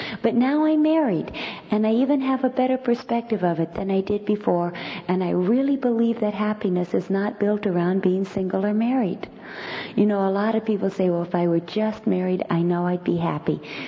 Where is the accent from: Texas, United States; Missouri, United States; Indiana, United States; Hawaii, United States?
Hawaii, United States; As a little girl growing up in Hawaii, I felt so ugly, and I was a minority, and I experienced tremendous prejudice.